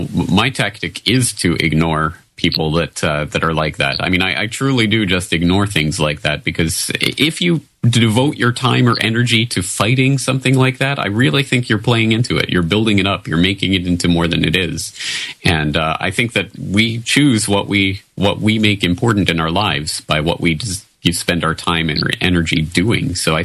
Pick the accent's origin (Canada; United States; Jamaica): Canada; now in Japan; I'm a Canadian living in Japan who's been here for 9 years now.